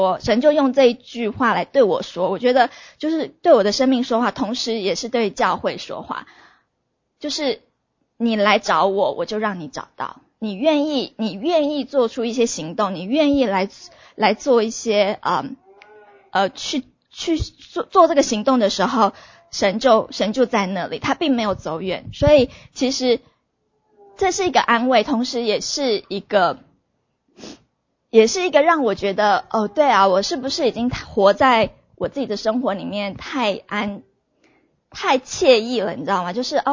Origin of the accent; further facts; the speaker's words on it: Taiwan; 我们就说我是从台湾来